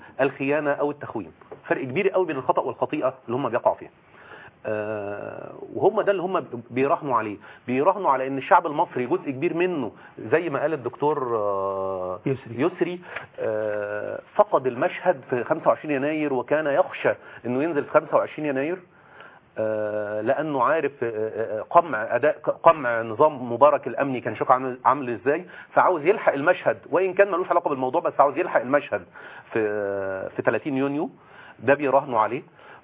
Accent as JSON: {"language": "Arabic", "country": "Egypt", "said": "تعود لنا كلنا كمصريين بلدنا"}